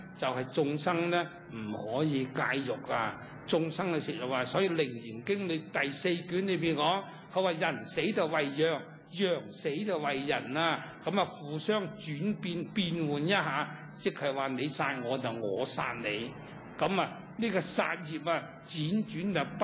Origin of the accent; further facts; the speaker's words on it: Guangdong, China; 我哋廣東人最興啦。我做小朋友都聽過